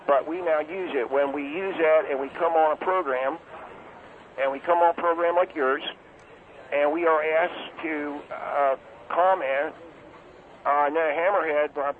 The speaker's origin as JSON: {"language": "English", "town": "Baltimore", "region": "Maryland", "country": "United States", "also_born_or_lived": "western Pennsylvania", "said": "Sir, I come from western Pennsylvania to a distinctly Pittsburgh accent, although I'm originally from the Maryland area, Baltimore area."}